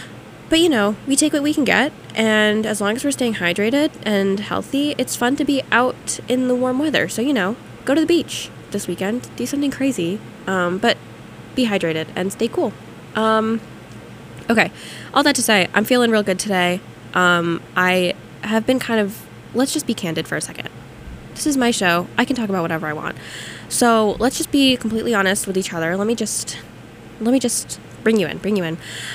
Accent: Philippines; I'm Filipina, so she is my sister.

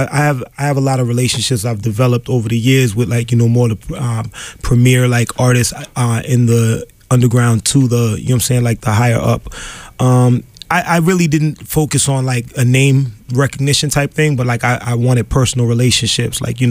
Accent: Lawrence, Massachusetts, United States; I was born and raised in Lawrence, Mass.

